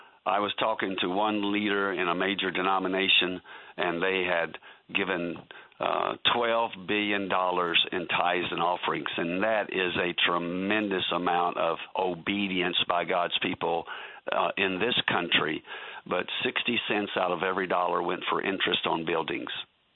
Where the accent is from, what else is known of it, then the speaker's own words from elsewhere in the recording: Kentucky, United States; or where I grew up in Kentucky.